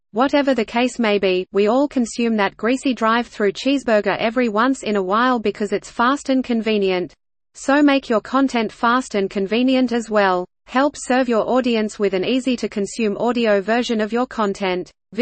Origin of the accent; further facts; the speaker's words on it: Japan; English is a second language; I understand people sometimes mention us as a noise band because we are from Japan and our music contains some noisy parts.